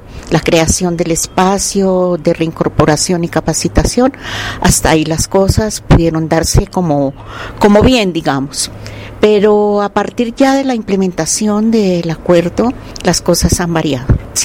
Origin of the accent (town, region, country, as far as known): Colombia